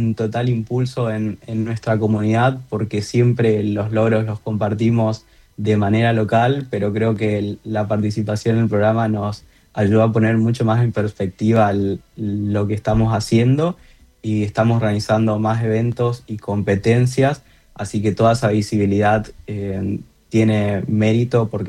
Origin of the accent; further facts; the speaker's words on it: Chaco, Argentina; soy estudiante de Ingeniería en Sistemas. Soy de Chaco, tengo 22 años